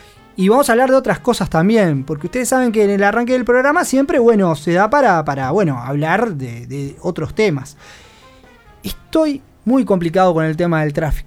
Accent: Montevideo, Uruguay; Algo que me tiene estresado como montevideano.

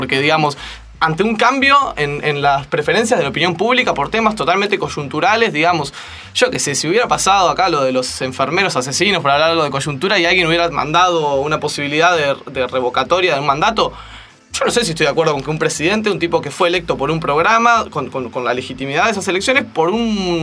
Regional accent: Uruguay; A nosotros, como uruguayos, en Uruguay es muy improbable que se dé un impeachment.

